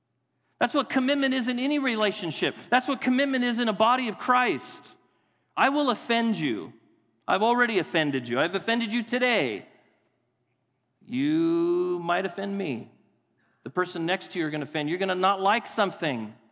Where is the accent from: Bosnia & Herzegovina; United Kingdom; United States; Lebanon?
United States; California; I'm an American. I live in democracy. I'm a Californian, and I have rights.